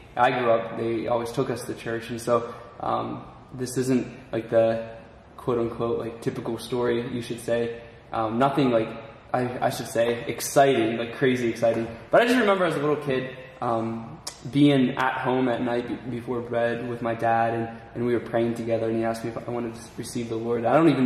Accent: Fredericktown, Pennsylvania, United States; So I grew up in Calvary Chapel, Fredericktown, which is about 45 minutes south of Calvary Chapel, South Pittsburgh. And that's where I grew up as a kid.

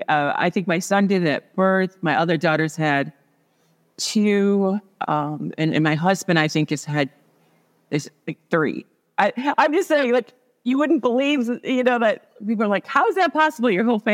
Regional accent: Midwest, United States; born there; I was born in the Midwest on a large farm, which plays into my first death experience.

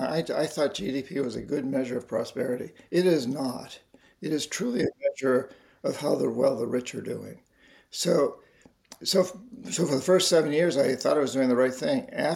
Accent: New England, United States; I grew up in New England. My family goes back to the 1600s in New England.

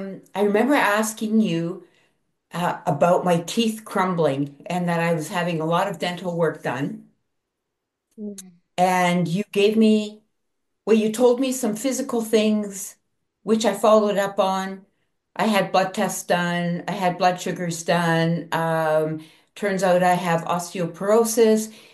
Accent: Port Elgin, Ontario, Canada; I'm from Port Elgin, Ontario, Canada.

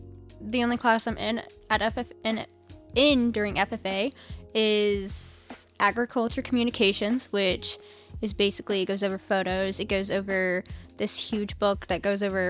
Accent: Claremore, Oklahoma, United States; Well, I'm 17. I am a junior from Claremore

